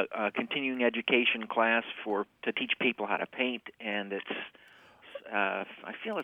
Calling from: San Diego, California, United States; I'm calling from San Diego.

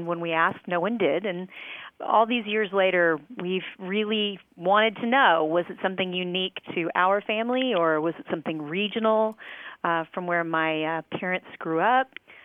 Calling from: San Antonio, Texas, United States; I'm calling from San Antonio, Texas.

